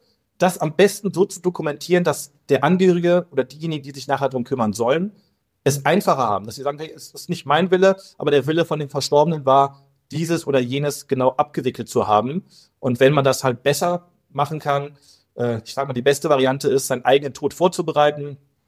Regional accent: North Rhine-Westphalia, Germany; jetzt komme ich aus dem Rheinland, da sind wir alle mal ein bisschen lockerer mit der Zunge unterwegs

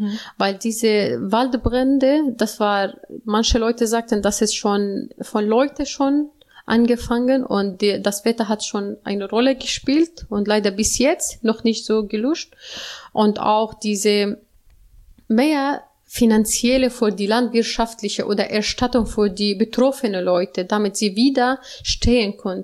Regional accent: Aleppo, Aleppo Governorate, Syria; German is a second language; Ich komme aus Aleppo-Stadt und das ist wirtschaftlich mehr als landwirtschaftlich.

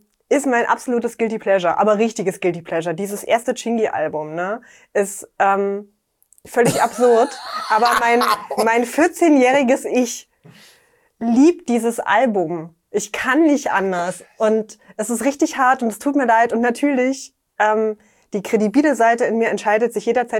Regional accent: Dessau, Saxony-Anhalt, Germany; weil in meiner Heimatstadt in Dessau gab es, also es gab schon eine Hip-Hop-Community.

